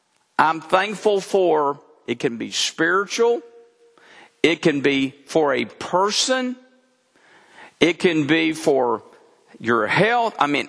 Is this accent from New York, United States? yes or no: no; Texas, United States; I'm a Texan, never heard of that.